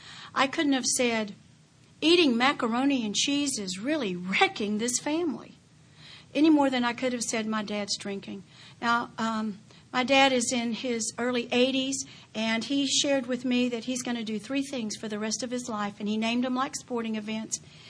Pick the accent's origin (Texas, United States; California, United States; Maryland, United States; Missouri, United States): Texas, United States; Odessa; I grew up in West Texas, Odessa. And it was a wholesome time.